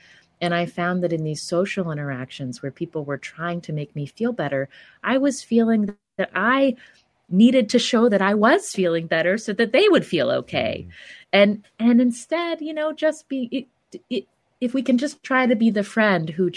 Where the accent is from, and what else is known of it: the South, United States